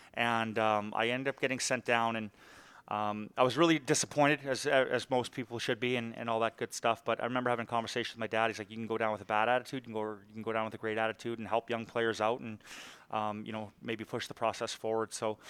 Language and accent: English; Saskatchewan, Canada; now in Hershey, United States; I'm from Saskatchewan, Canada originally, but ever since I've stopped playing, that's been my home base in the summers.